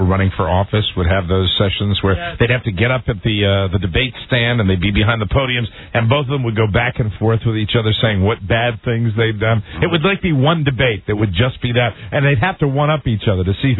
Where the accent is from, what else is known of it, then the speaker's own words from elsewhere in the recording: Connecticut, United States; I'm from Connecticut, and one word for Bridgeport. Beautiful.